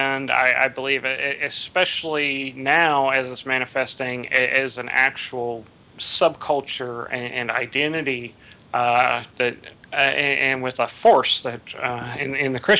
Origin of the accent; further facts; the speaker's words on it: Midwest, United States; Even within a country that varies, like I'm from the Midwest